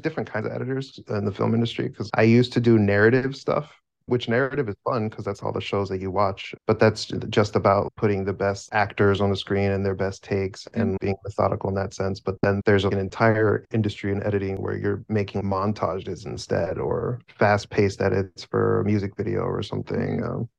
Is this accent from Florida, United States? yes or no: yes; Florida, United States; I'm from Florida. I decided to go to college at Full Sail University.